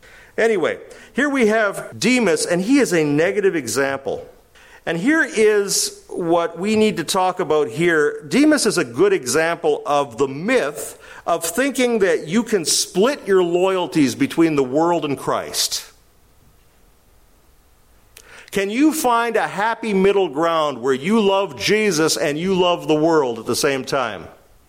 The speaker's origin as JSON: {"language": "English", "town": "Winnipeg", "region": "Manitoba", "country": "Canada", "tie": "born or raised there", "said": "I grew up in Winnipeg. There used to be a store called Kresge's."}